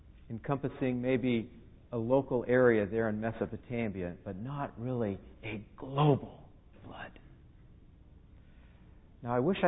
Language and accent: English; California, United States; now in Michigan, United States; I'm a missionary to Michigan, but I'm a Californian, and my home is the High Sierras.